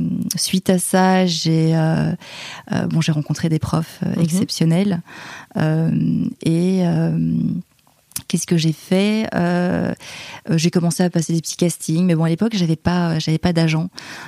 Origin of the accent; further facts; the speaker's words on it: Liège, Wallonia, Belgium; il connaissait bien Liège et il avait entendu dire que je venais de Liège